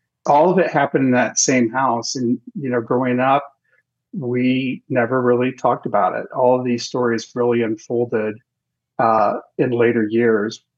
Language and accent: English; Kansas City, Missouri, United States; And to me, it was always based on the house I grew up in Kansas City, and seeing the Civil War soldier ghost guy in that house